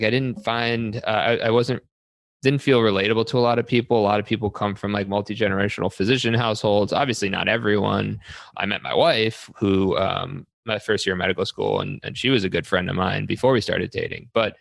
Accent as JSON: {"language": "English", "town": "New York City", "region": "New York", "country": "United States", "tie": "born or raised there", "said": "But, you know, I grew up quite humbly in New York City, no physicians in my family."}